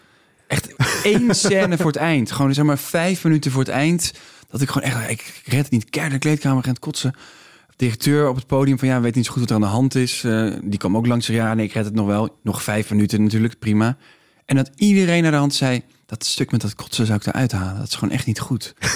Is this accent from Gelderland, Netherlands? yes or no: no; Heerlen, Limburg, Netherlands; ik kom uit Heerlen, vlakbij de Duitse grens. En ik spreek heel goed Duits